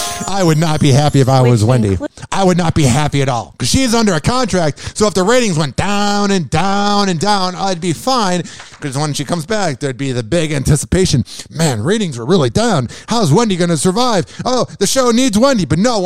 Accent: New York, United States; Oh, gross. I'm from New York!

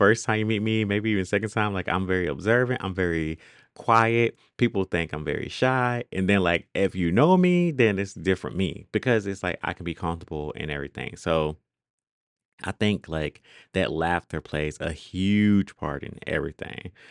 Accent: Monroe, Georgia, United States; I grew up in Georgia. I grew up in Monroe, Georgia. And so small town, about 10 miles from Athens.

